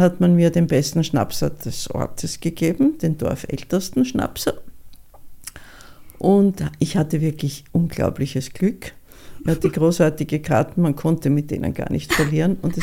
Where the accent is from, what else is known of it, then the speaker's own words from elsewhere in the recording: Vienna, Austria; now in Burgenland, Austria; meine Mutter ist ja aus dem Burgenland, ich bin zwar in Wien aufgewachsen, also geboren und aufgewachsen